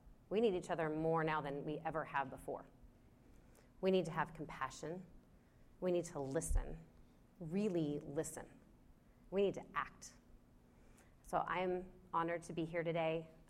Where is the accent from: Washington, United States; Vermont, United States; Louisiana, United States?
Washington, United States; Pullman; I grew up in Pullman, Washington, just south of here.